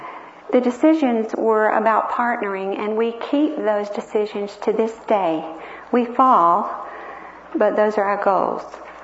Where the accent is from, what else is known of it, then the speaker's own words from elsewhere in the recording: the South, United States; I came from the South.